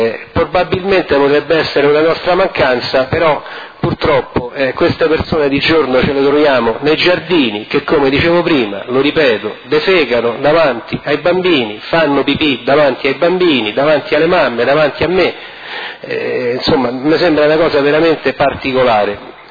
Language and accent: Italian; Rome, Lazio, Italy; Io sono di Roma